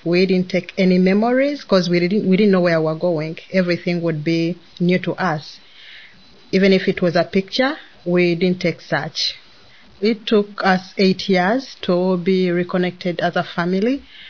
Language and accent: English; Uganda; also born or lived in Sweden; now in Canada; I'm originally from Uganda, where I grew up. And we moved from Uganda to Sweden about 8 years ago. And after living there for 8 years, we moved to Canada from 2020.